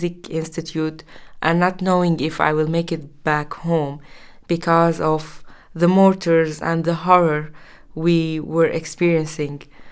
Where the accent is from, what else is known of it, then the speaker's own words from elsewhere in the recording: Aleppo, Aleppo Governorate, Syria; I'm a violinist from Aleppo, Syria.